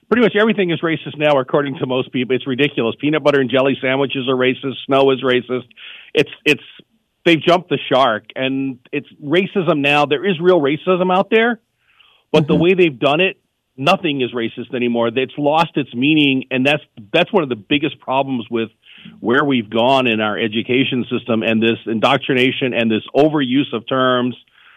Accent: Virginia, United States; accent: southern; It's a southern accent. I grew up in Virginia, so I'm getting that southern drawl coming back in every so often.

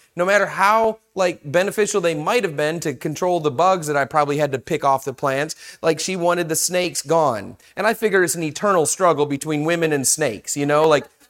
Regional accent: Michigan, United States; I grew up in Michigan. It's kind of a rivalry thing.

